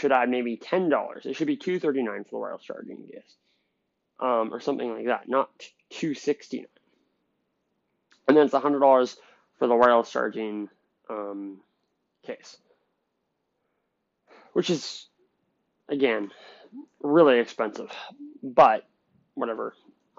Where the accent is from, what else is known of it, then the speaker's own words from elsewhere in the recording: Canada; because I'm from Canada